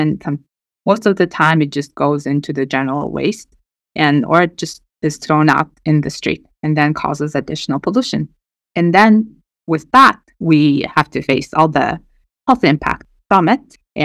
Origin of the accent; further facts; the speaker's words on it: Erdenet, Orkhon, Mongolia; English is a second language; And I am from Erdenet. It's a smaller city. It's a mining town.